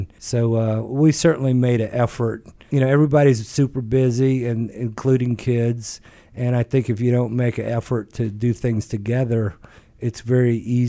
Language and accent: English; Louisiana, United States; When I was growing up in Louisiana, my parents, Penny and Muggsy, and Muggsy's the mom and Penny's the dad.